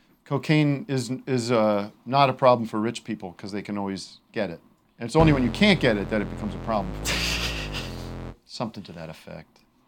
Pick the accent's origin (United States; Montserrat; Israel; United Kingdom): United Kingdom; accent: British; Trying to lose me British accent.